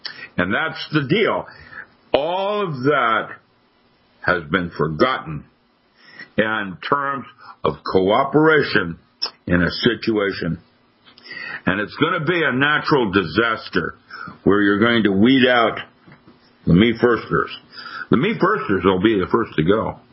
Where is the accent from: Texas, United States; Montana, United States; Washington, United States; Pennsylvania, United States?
Washington, United States; Seattle; When I lived in Seattle, when I grew up in Seattle, Boeing was so large